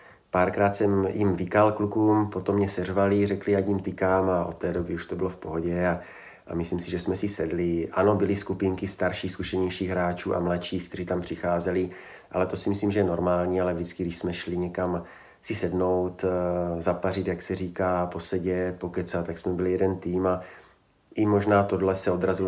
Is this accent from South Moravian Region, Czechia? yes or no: no; Olomouc, Olomouc Region, Czechia; myslím si, že je z Olomouce, já jsem byl z Olomouce